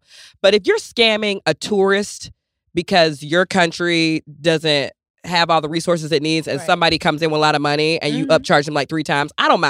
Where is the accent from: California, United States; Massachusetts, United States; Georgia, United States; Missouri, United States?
Georgia, United States; Because I'm from Georgia, so the story took place in Georgia.